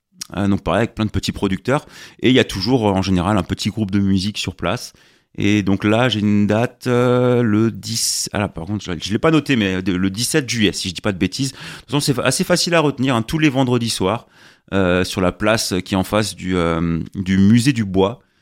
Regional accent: Riquewihr, Grand Est, France; moi je suis natif de Riquewihr, donc du coup je viens jouer à la maison

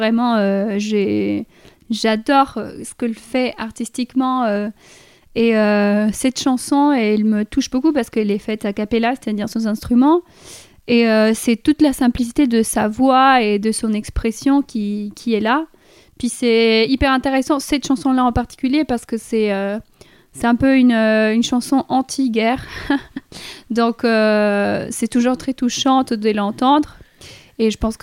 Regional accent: Montevideo, Uruguay; French is a second language; j'ai grandi donc avec ma mamie. Enfin, c'est-à-dire, je vivais chez ma mamie, en face de la mer à Montevideo, Uruguay, parce que je viens d'Uruguay. Et donc, c'était une très belle maison en face de la mer.

